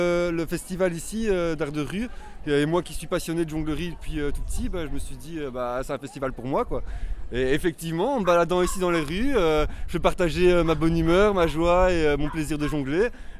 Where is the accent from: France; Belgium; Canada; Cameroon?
Belgium; La Louvière, Wallonia; De la Louvière.